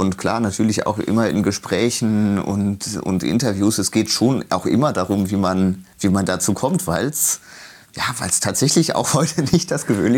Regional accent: Koblenz, Rhineland-Palatinate, Germany; in der Musikschule in Koblenz, meiner Heimatstadt.

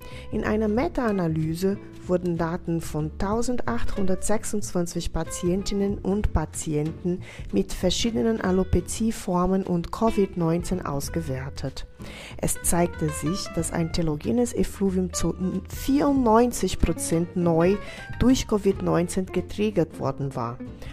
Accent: Brazil; now in Germany; Ich komme selber ursprünglich aus Brasilien

